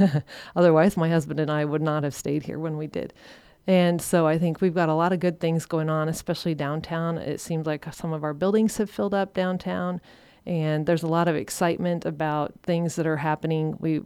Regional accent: Atlantic, Iowa, United States; I grew up here in Atlantic.

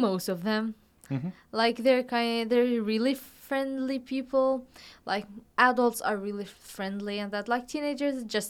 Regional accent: Lebanon; I'm from Lebanon. It's in Asia.

